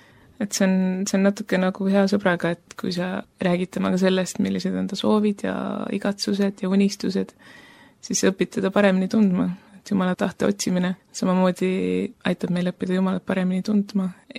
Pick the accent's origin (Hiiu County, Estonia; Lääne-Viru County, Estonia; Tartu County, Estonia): Hiiu County, Estonia; Kärdla; Ma olen pärit kristlikust perekonnast, ma olen pärit Hiiumaalt ja olen üles kasvanud Kärdla baptisti koguduses. Minu vanemad on kristlased, vanavanemad on kristlased